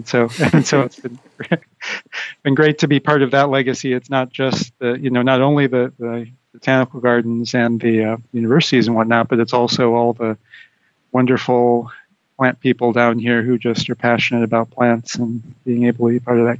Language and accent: English; Michigan, United States; I'm originally from Michigan, so to Florida, yeah, absolutely.